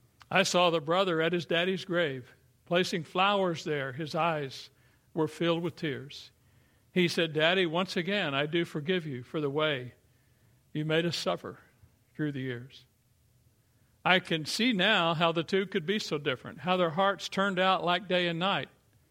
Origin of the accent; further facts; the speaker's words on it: Kentucky, United States; And because I'm from Eastern Kentucky and he was from the hills of West Virginia, we hit it off.